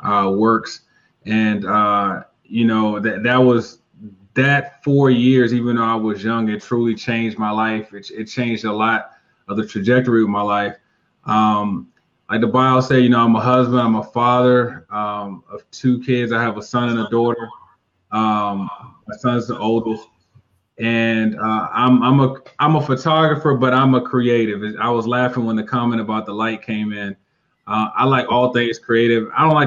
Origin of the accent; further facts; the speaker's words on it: Washington, District of Columbia, United States; also born or lived in Guam; I'm a native Washingtonian. I grew up here in Washington, D.C.